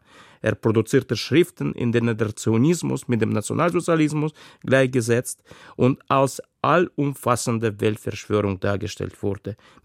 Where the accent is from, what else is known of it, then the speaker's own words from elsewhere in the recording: Minsk, Belarus; now in Germany; In letzter Zeit muss ich immer wieder an eine Geschichte aus meiner Heimatstadt Minsk denken.